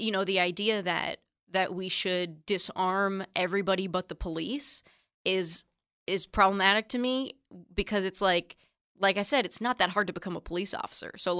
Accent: California, United States; Like I'm from California, you know, like

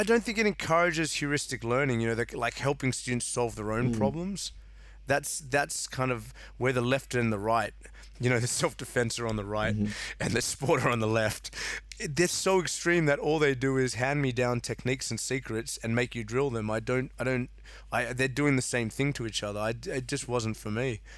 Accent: South Africa; I came from a very stoic background. I'm South African like you.

